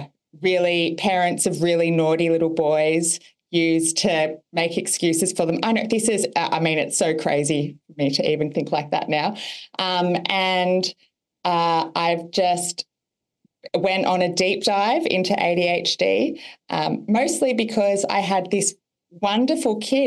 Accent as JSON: {"language": "English", "town": "Sydney", "region": "New South Wales", "country": "Australia", "said": "I'm from Sydney, Australia."}